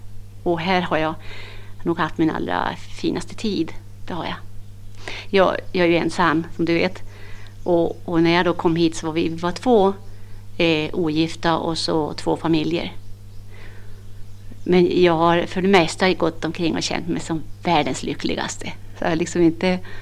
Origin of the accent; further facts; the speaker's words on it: Piteå, Norrbotten County, Sweden; moved away; och jag kommer från Piteå och har varit här sedan 1958.